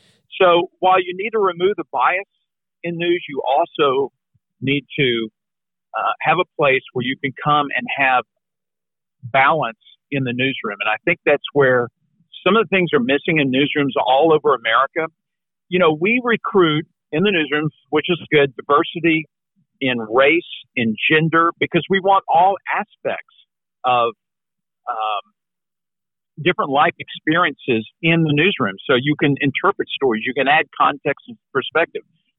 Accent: Texas, United States; chose to go to the University of Texas instead because it was my home state, wanted to be closer to my family.

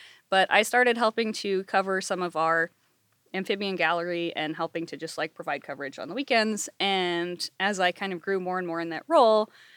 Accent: Hawaii, United States; I grew up in Hawaii, and there's not... any native, it depends who you ask, considered not to be any native species of amphibians in Hawaii.

